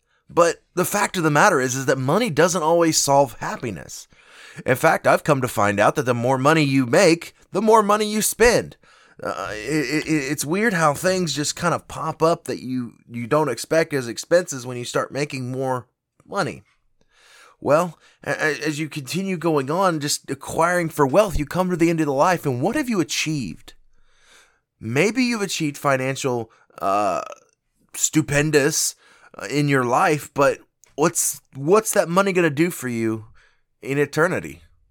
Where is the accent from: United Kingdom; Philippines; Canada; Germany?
Germany; now in United States; Growing up in Germany, I had an understanding of kind of how Europe worked.